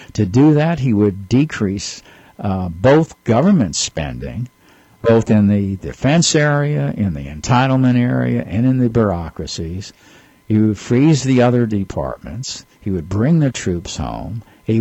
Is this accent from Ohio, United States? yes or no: no; Texas, United States; Please, Mr. Perry, I'm from Texas, and any Texan knows